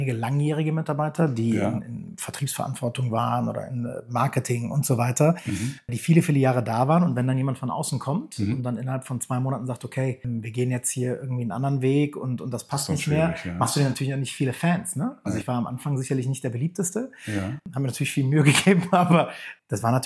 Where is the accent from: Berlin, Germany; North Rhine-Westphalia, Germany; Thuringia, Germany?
North Rhine-Westphalia, Germany; Leverkusen; born there; Und jetzt bin ich selber gebürtig auch aus Leverkusen